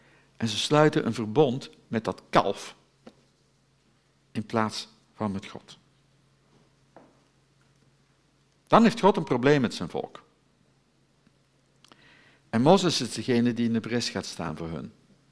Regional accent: Netherlands; Gelukkig zijn wij Nederlanders nooit halsstarrig.

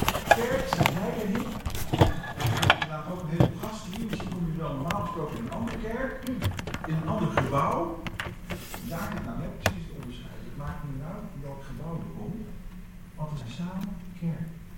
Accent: Brazil; Als ik in Brazilië kom, waar ik opgegroeid ben, dan heb ik altijd de neiging om de plekjes van vroeger op te zoeken.

